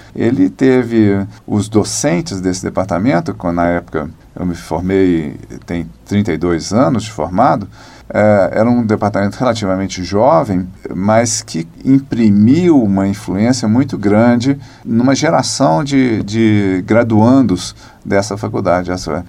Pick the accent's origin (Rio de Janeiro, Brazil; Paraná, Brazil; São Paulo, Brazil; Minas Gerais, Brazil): Minas Gerais, Brazil; Belo Horizonte; born there; Eu sou nascido em Belo Horizonte, tenho 56 anos, formado nessa casa em 1986